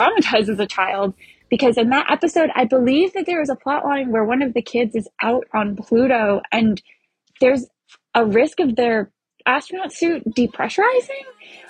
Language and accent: English; New Hampshire, United States; I'm from New Hampshire.